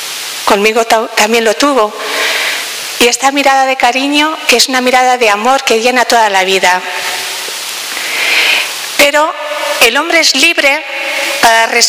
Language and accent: Spanish; Torrejón, Community of Madrid, Spain; yo también aquí estoy muy contenta de estar aquí en Torrejón, en mi pueblo